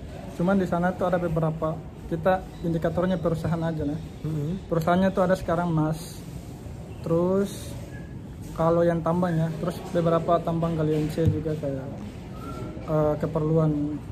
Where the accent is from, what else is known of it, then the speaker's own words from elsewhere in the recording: Bacan, North Maluku, Indonesia; also born or lived in Ternate; saya lahir dan besar di Maluku Utara, tepatnya di Pulau Bacan.